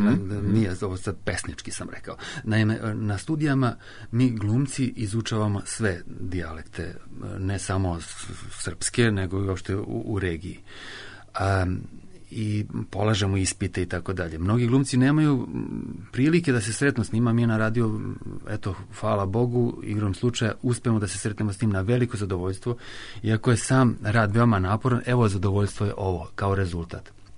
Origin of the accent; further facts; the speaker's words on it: Belgrade, Serbia; born there; sam rođen u Beogradu.